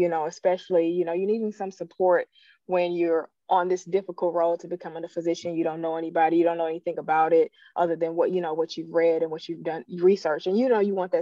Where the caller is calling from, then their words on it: St. Louis, Missouri, United States; I'm in St. Louis right now.